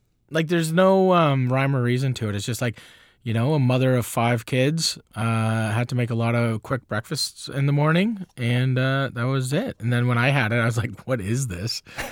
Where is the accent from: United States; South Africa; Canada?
Canada; the Maritimes; And I grew up, I'm from the Maritimes and we had every Christmas Eve, we've had the same meal my entire life.